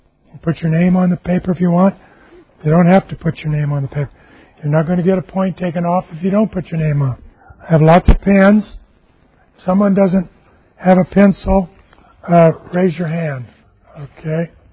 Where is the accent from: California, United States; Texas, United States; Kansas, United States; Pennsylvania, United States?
Texas, United States; Houston; I'm from Houston, Texas, and I come to England on an average about 2 to 3 times a year.